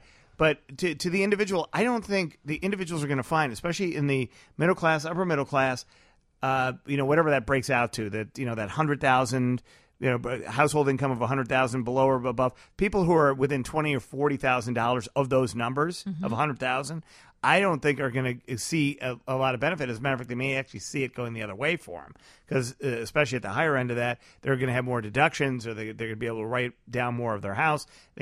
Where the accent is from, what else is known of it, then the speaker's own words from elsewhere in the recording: Illinois, United States; I'm still concerned because I'm from Illinois.